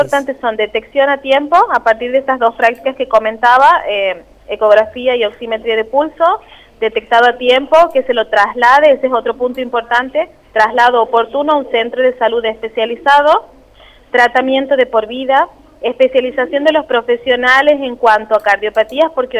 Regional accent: Santiago del Estero, Argentina; somos de Santiago del Estero

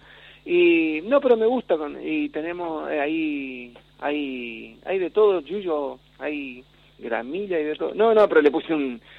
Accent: Santa Juana, Corrientes, Argentina; terminé la primaria en la escuela 768 del paraje Santa Juana y me fui a Paso de los Libres

